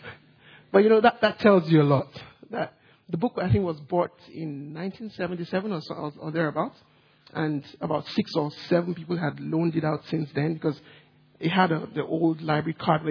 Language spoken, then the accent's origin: English; Nigeria; Where I grew up back home in Nigeria, we were known to have missionaries come.